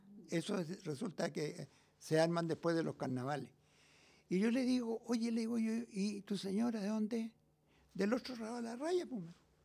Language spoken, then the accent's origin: Spanish; San Fernando, Chile; supongamos que vamos a San Fernando, mi tierra donde yo nací